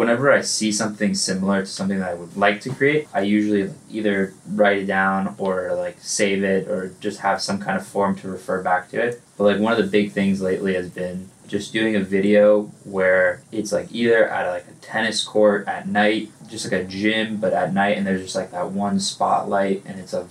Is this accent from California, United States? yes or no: yes; Los Angeles, California, United States; Yeah, downtown L.A.